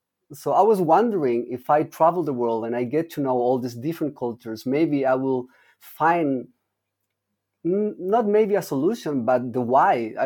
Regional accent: Santiago, Santiago Metropolitan Region, Chile; I'm from Santiago, which is the capital, but I grew up more like in the mountain side

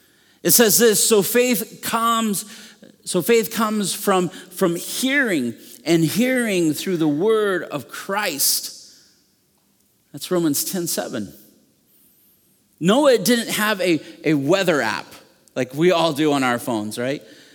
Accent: Minnesota, United States; I'm coming from Minnesota, so I say boat a little bit differently.

